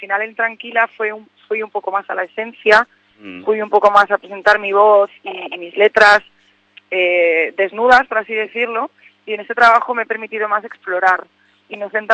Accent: Madrid, Community of Madrid, Spain; Mira que soy muy, muy madrileña

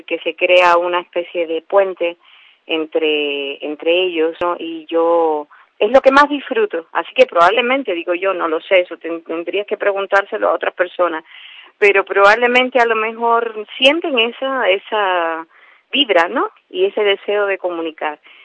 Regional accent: Cuba; also born or lived in Barcelona, Spain; Francamente, esté donde estés, me siento súper cubana y muy vinculada a mi cultura.

